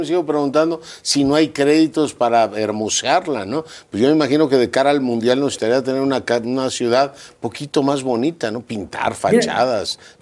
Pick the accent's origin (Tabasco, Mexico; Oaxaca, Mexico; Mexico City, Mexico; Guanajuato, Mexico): Mexico City, Mexico; Yo soy nativo de la Condesa